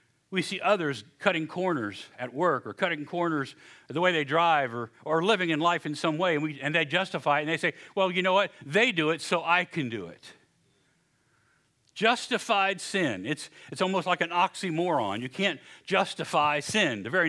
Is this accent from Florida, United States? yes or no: no; West Virginia, United States; all my life growing up in West Virginia, people would kill me a hilljack, a hillbilly, stump jumper.